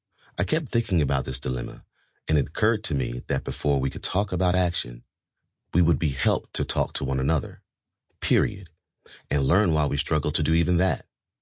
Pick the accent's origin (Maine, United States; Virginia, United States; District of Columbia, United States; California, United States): District of Columbia, United States; Washington; A church that sits in Washington, D.C., Chocolate City, my hometown.